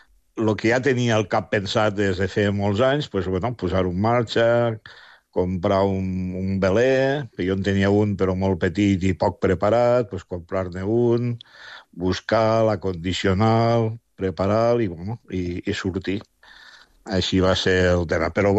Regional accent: Lleida, Catalonia, Spain; moved away as an adult; Pensa que jo sóc de Lleida, que vaig conèixer el mar molt tard. Però vaig venir a estudiar a Barcelona

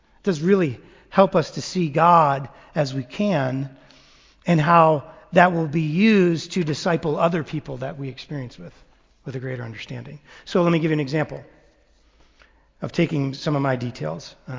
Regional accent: Massachusetts, United States; Grew up in Boston, Central Mass, and went to public school.

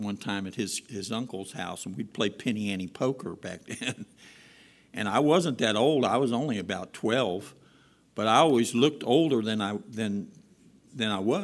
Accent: Mount Auburn, Ohio, United States; I mean, I grew up in Mount Auburn, and it was a fairly rough neighborhood.

